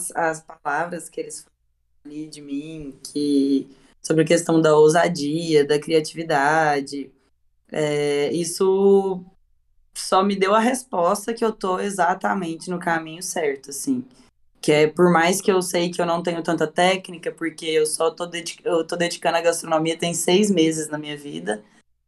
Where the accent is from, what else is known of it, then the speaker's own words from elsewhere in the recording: Minas Gerais, Brazil; eu sou mineira, criada em uma família que ama cozinhar.